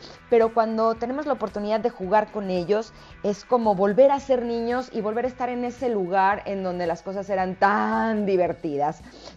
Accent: Mexico City, Mexico; born there; Yo nací en la Ciudad de México y aquí pues no era como tan sencillo.

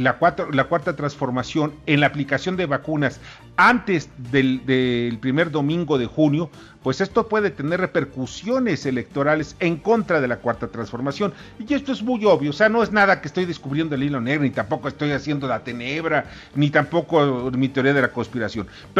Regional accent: Mexico; a mí como mexicano no me preocupa.

